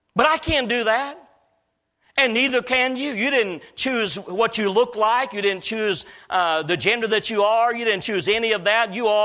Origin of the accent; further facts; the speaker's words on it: Illinois, United States; not very far from where I was raised up in Illinois, just a few miles south of there